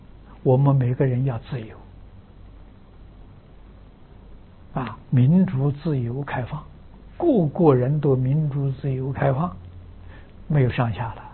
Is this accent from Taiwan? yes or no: no; China; 那么今天整个这个地球社会的动乱啊，我们中国人明了啊